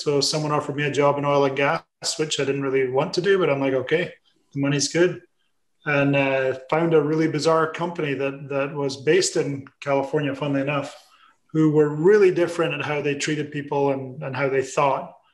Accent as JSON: {"language": "English", "region": "Scotland", "country": "United Kingdom", "said": "I am Scottish, which, you know, is hard to tell if someone who's Scottish is listening"}